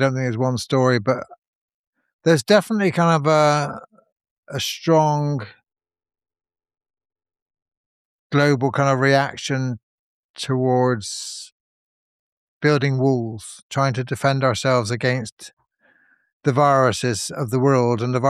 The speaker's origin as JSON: {"language": "English", "town": "Bristol", "region": "South West England", "country": "United Kingdom", "said": "I'm from Bristol, and that was a port, and there's a lot of early immigration there"}